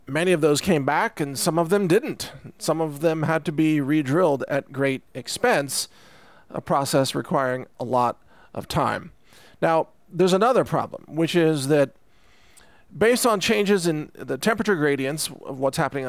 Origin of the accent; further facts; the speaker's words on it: Texas, United States; I certainly didn't, even though I'm a Texan.